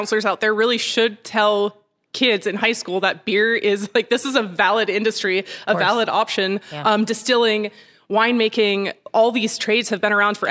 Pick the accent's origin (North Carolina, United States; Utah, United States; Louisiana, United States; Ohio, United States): Utah, United States; also born or lived in Germany; Well, I am from Utah. My dad was in the Army. So we moved around a lot, but this was always home.